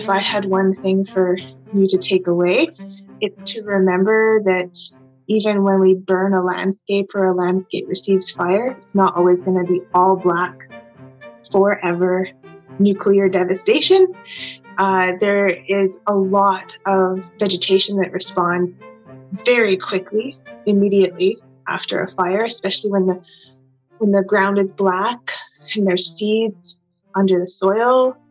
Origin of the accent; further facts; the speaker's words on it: Lethbridge, Alberta, Canada; born there; now in Fort Nelson, Canada; I was born in Lethbridge, Alberta. My parents had a very large ranch beside the Head Smashed In Buffalo Jump, right in the middle of many different reservations in southern Alberta.